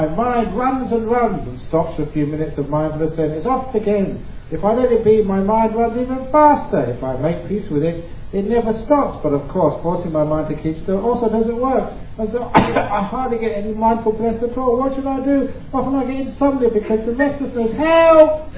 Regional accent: London, United Kingdom; Because growing up in London, there was always some light from somewhere.

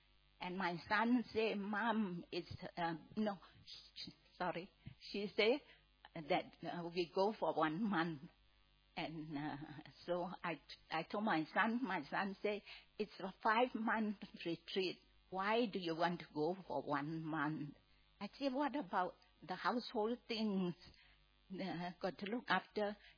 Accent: Malaysia; moved away; Well, I came from Malaysia in 1989 on the 1st of January, and I've been here almost 30 years.

